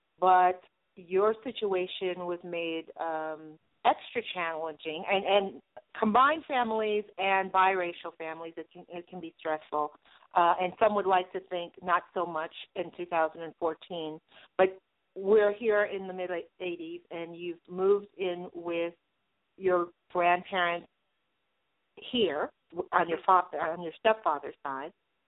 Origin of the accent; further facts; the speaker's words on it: New York, United States; I come from an island background. I was born and raised here in New York. But my mom definitely is a traditional island woman